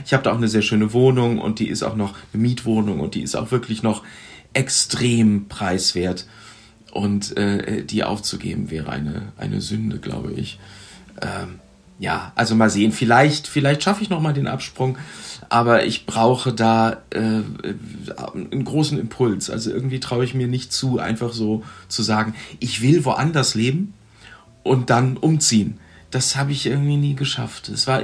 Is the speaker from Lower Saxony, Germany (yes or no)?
yes; Göttingen, Lower Saxony, Germany; now in Berlin, Germany; ich komme hier aus Göttingen. Ich bin hier aufgewachsen und habe fast 20 Jahre hier gelebt und komme auch immer noch wirklich gerne hier zurück.